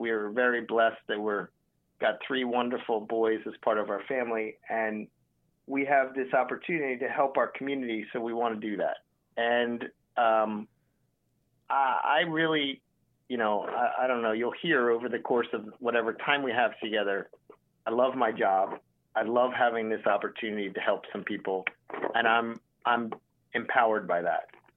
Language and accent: English; Pennsylvania, United States; which both of us growing up in Pennsylvania.